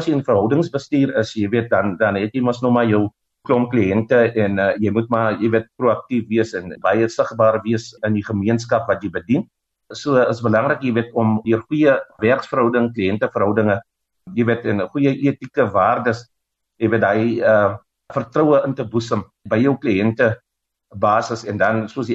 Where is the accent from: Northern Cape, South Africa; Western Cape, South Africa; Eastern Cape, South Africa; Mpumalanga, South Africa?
Northern Cape, South Africa; Hanover; klein plekkie hierso op die 1-1, hy is eintlik direk tussen Kaapstad en Johannesburg, Hannover. En ek weet nie, ken jy die plekke nie, dis in die Noord-Kaap. En daar het ek maar groot geraak daarso, jy weet, gebore in 1976. So ja, dis maar waar vanaf gekom man.